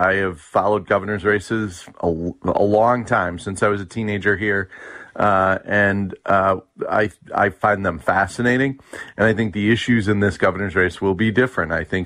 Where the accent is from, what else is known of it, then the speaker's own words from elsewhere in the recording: Minnesota, United States; I'm from Minnesota. I'm a hockey guy.